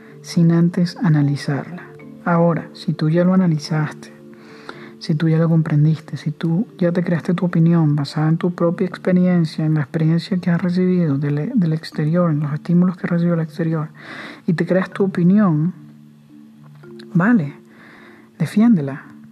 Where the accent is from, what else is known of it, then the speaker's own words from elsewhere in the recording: Venezuela; en Venezuela, yo que soy venezolano y lo vivo, lo padezco